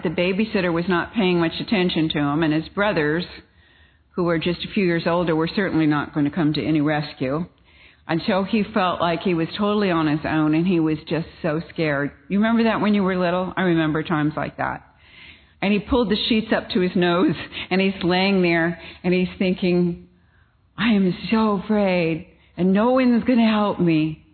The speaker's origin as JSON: {"language": "English", "region": "California", "country": "United States", "said": "So I come from California, and our governor is interesting."}